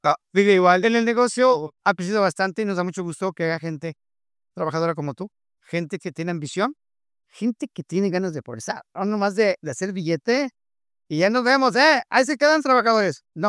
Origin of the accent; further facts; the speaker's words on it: Mexico; Ahora, como mexicano, pues es lo primero que comemos, ¿no?